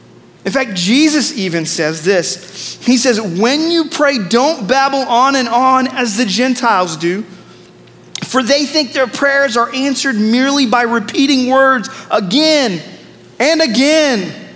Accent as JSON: {"language": "English", "country": "India", "said": "And I realized the other day as an Indian, when I talk about a praying elephant, I got to clarify some stuff."}